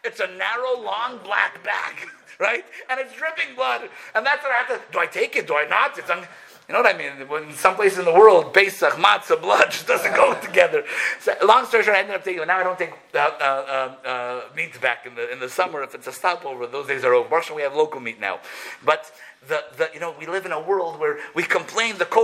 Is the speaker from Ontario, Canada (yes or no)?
yes; Toronto, Ontario, Canada; moved away as an adult; now in Russia; 18 years ago, when I moved to Russia, I'm from Toronto originally